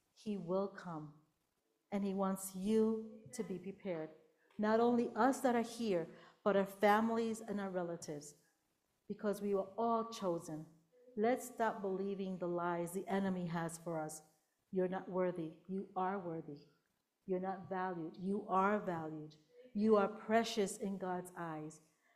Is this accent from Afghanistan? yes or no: no; Puerto Rico; when I grew up in Puerto Rico